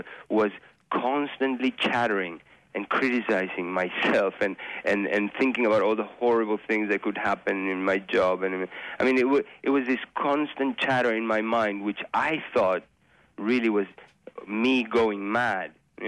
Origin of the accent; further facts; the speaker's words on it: Uruguay; I grew up in Uruguay in a country, it's a small country that basically did not have any supermarkets or any processed foods